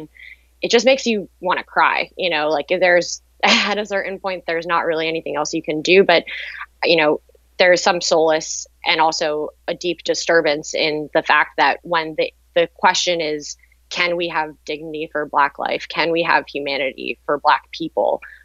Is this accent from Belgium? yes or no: no; East Lansdowne, Pennsylvania, United States; My mom lives in the house that I grew up in outside of West Philly in East Lansdowne.